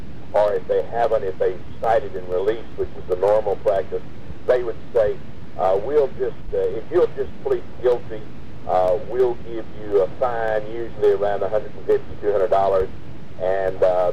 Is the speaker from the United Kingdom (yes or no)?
no; the South, United States; I grew up in the South back in the 50s